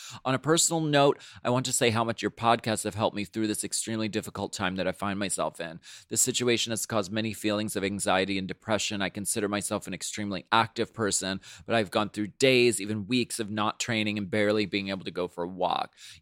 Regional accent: Toronto, Ontario, Canada

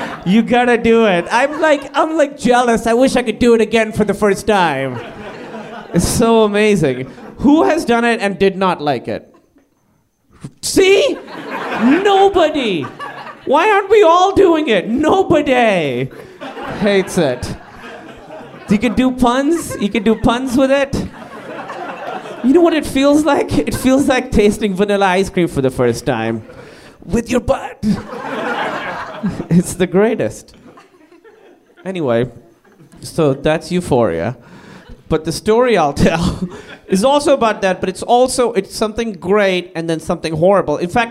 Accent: Karachi, Sindh, Pakistan; The other thing you have to know is I grew up in Karachi, Pakistan

